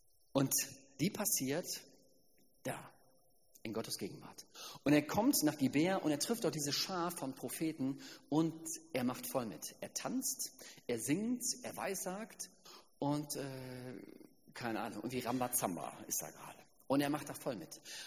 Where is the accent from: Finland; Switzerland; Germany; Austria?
Germany; Ich bin halt auch Deutscher. Ich muss mir selbst treu bleiben.